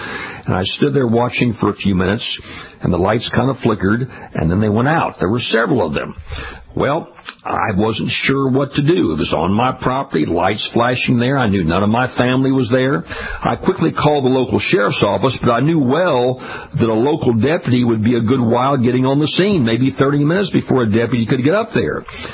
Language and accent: English; Louisiana, United States; The pendulum swings the other direction in my home state of Louisiana